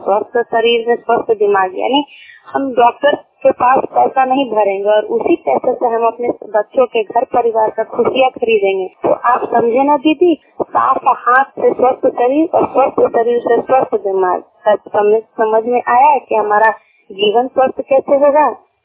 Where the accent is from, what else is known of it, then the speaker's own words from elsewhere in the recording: Mohsinganj, Bihar, India; मोहसिनगंज की रहने वाली हूँ और एक अंगड़ी पंचायत की CNR की हूँ और स्वास्थ्य पोषण और स्वच्छता पर मैं काम कर रही हूँ और जिला नालंदा से हूँ।